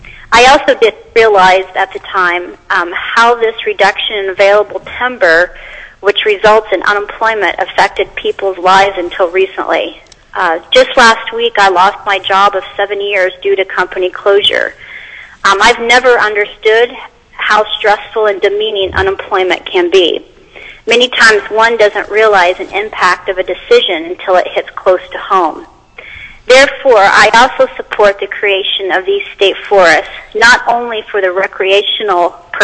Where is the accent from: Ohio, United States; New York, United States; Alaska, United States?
Alaska, United States; Willow; I'm from Willow.